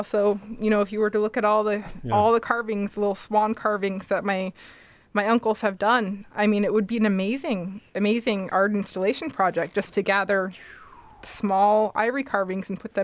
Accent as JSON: {"language": "English", "town": "Muldoon", "region": "Alaska", "country": "United States", "tie": "born or raised there", "said": "I grew up, people joke with me, I say, Muldoon Miu Hurunga. I'm a person from Muldoon."}